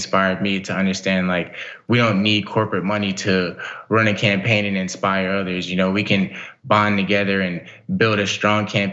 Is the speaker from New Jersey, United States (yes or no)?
yes; New Jersey, United States; now in Las Vegas, United States; I came originally from New Jersey and moved to Las Vegas.